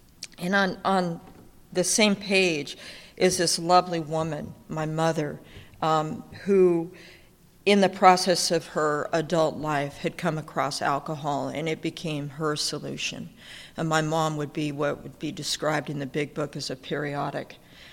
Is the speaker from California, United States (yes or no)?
yes; Burbank, California, United States; born there; You know, I was born in Burbank. I tell you that I was born at St. Joseph's Hospital across from Buena Vista Disney Studios